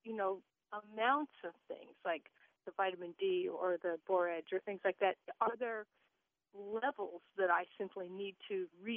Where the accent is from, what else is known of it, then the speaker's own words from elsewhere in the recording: Pacific Northwest, United States; I grew up in the Northwest. I absolutely adore salmon.